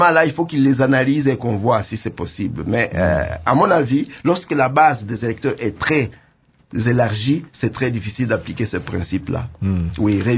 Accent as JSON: {"language": "French", "country": "DR Congo", "said": "Mais vous savez, nous sommes tous des Congolais."}